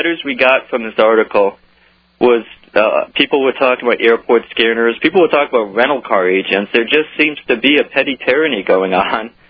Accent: Virginia, United States; I'm from Northern Virginia. I didn't really know anybody from Baltimore

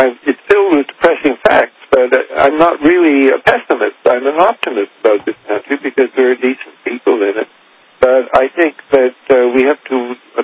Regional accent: Canada; I say this as a Canadian, but I feel loyal to America, the country.

